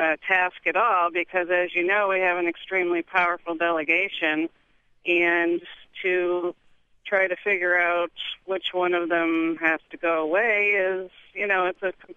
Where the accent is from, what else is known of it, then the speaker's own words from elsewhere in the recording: Massachusetts, United States; I'm from Western Mass, John Oliver's district